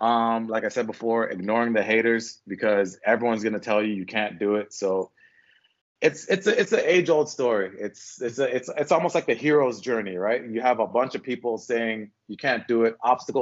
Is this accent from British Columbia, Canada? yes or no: no; Toronto, Ontario, Canada; I grew up in Toronto, and Toronto does have hoods, and there's ghettos everywhere.